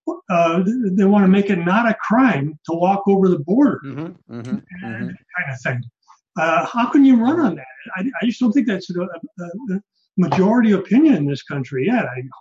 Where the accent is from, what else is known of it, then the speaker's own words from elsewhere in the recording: Wisconsin, United States; when I was a kid, you know, I'm from Wisconsin, and they'd have these migrant workers.